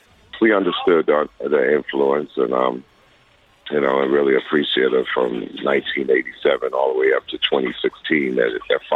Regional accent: New York City, New York, United States; Hey, I'm from the United States. I'm from New York, and I'm influenced by … So why would a black kid born in 1960 in New York City in the United States be influenced by, you know, four guys from Liverpool?

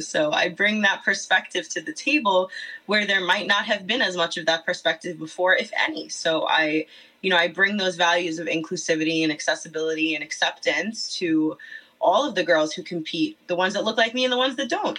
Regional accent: Staten Island, New York, United States; I'm 23 years old. I'm from Staten Island, New York, and I'm the current Miss Richmond County under the Miss America organization.

